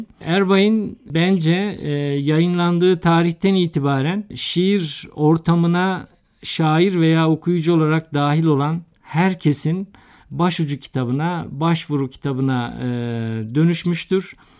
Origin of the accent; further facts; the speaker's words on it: Konya, Turkey; ben Konyalıyım.